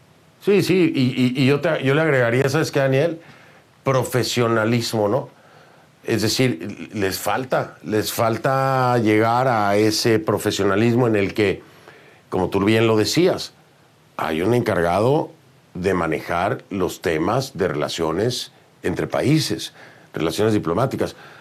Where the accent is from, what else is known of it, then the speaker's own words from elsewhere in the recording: Mexico; en mi país, en México